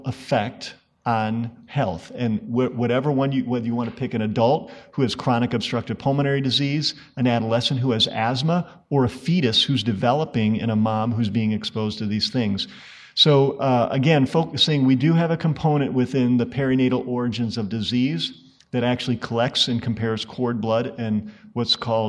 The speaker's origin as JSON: {"language": "English", "town": "Detroit", "region": "Michigan", "country": "United States", "said": "I'm from Detroit, you know, I was in Ann Arbor."}